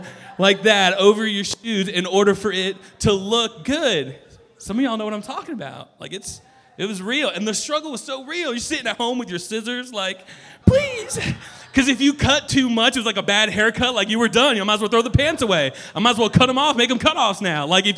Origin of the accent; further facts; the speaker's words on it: Roswell, United States; Back where I grew up in Roswell, shout out to my girl Lily. I've known Lily since she was, 3 years old?